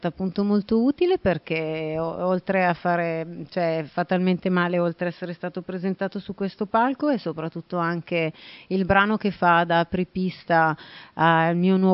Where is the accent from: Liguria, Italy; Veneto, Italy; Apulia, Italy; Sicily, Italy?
Sicily, Italy; Sì, assolutamente sì, è la mia terra natia.